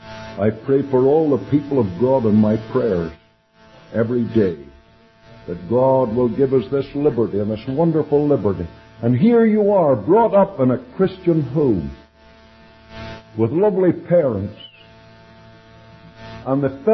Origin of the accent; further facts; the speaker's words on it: Canada; I'm a Canadian. Absolutely, I'm proud to be one.